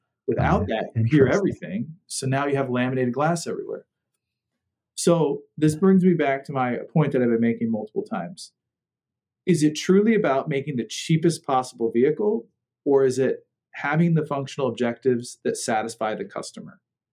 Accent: Nebraska, United States; So I went to Kettering University in Flint, Michigan, and I'm from Nebraska

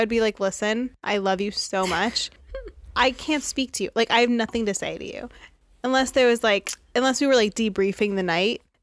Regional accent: United States; I'm Native American, for those who don't know.

